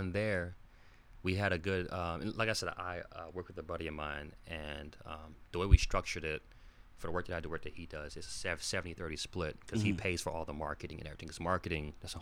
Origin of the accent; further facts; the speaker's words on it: Haiti; There was another gentleman who's from Barbados, and I'm from Haiti.